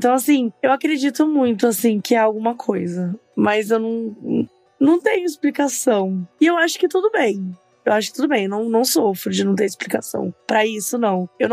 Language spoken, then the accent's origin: Portuguese; Minas Gerais, Brazil; Cara, eu sou de Minas Gerais, então assim, pra mim, a ideia de encontrar com ET sempre foi muito romantizada.